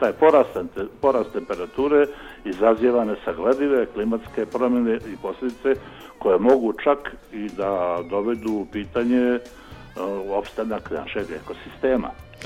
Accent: Serbia; ali prije svega naravno kod nas u Srbiji

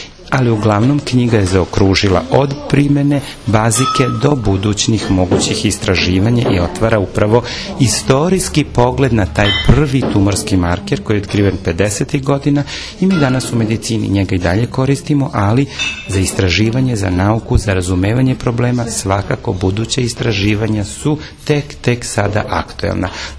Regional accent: Serbia; Njima je prosto bilo značajno što sam ja iz Srbije

